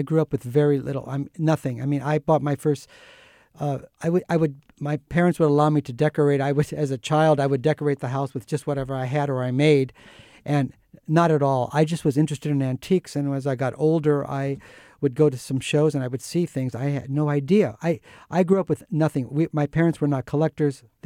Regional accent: California, United States; I used to go to San Francisco because I'm a Californian

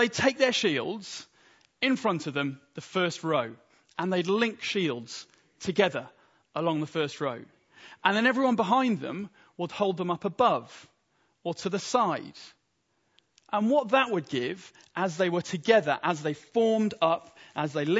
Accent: United Kingdom; That's my citizenship. I am British.

